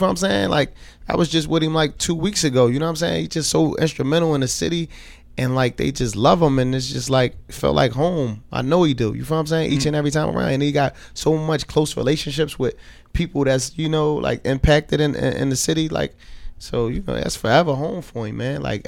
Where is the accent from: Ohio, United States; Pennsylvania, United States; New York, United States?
Pennsylvania, United States; Philadelphia; But Philly, growing up in West Philly, Parkside area, like, that's why the influence on music was so, like, so strong when I was growing up.